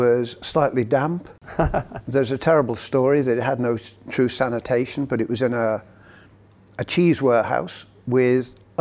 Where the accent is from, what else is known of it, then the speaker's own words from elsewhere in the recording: Liverpool, North West England, United Kingdom; Yeah, I grew up in Liverpool and spent an awful lot of time in pubs and playing football, and we supported Everton.